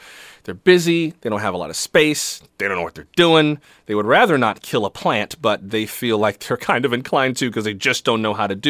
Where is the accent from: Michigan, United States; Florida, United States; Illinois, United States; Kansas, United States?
Florida, United States; West Palm Beach; Courtney, I'm from West Palm Beach also.